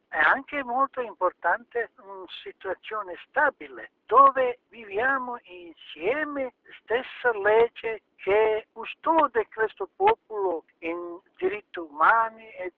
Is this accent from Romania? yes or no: no; Bosnia & Herzegovina; Io guarda il mio paese, Bosnia e Erzegovina